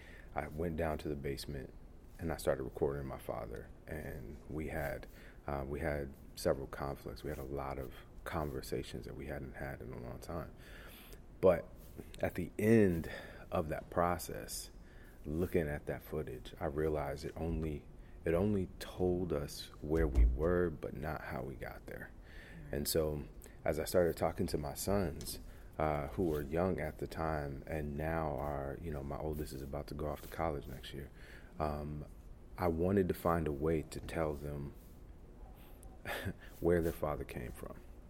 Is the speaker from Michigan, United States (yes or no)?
yes; Michigan, United States; moved away as an adult; I'm from Michigan originally. My family's from Mississippi. I was born in Michigan. And I left Michigan to you know, start my life after college.